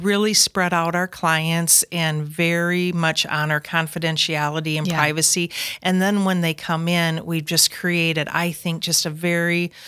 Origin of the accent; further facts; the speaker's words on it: Sioux Falls, South Dakota, United States; So I am from Sioux Falls.